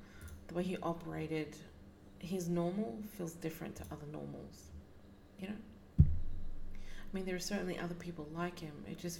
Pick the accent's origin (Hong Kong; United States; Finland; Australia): Australia; I'm not surprised, being Australian, but still.